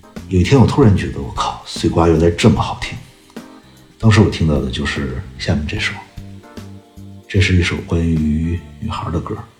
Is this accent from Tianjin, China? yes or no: yes; Tianjin, China; 但你知道作为天津人在那样一个年纪